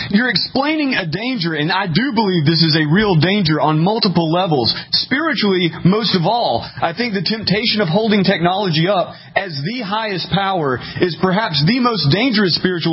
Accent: Tennessee, United States; I grew up in East Tennessee. I know all about it.

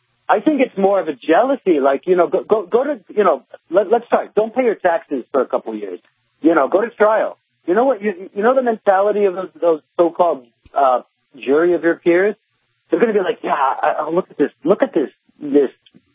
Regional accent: New York, United States; Excuse me, I'm a New Yorker.

